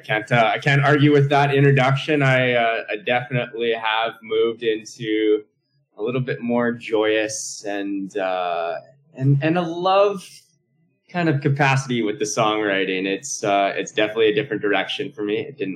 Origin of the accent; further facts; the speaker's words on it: Winnipeg, Manitoba, Canada; So yeah, the story starts out in Winnipeg. I actually born and raised in Winnipeg